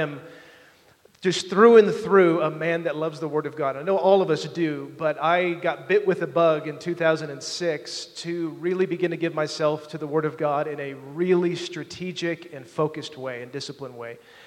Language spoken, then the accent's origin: English; Roswell, New Mexico, United States; now in Kansas City, United States; I am originally from Roswell, New Mexico.